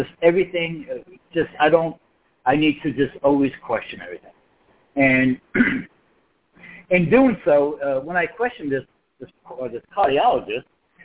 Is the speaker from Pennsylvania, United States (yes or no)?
no; New York, United States; now in Oklahoma, United States; I'd moved down to Oklahoma. I'm from New York originally.